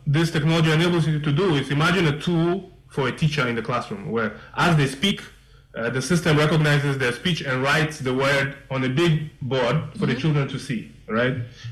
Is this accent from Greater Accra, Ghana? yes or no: no; Upper East, Ghana; also born or lived in Kumasi; I went to school in Ghana and stuff like that, but you know, I went to school in Kumasi.